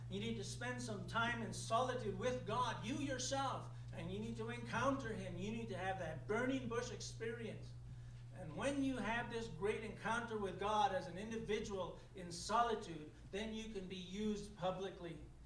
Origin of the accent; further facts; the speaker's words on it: New Mexico, United States; the people that I grew up with in New Mexico because I know that place. I came back here because of that.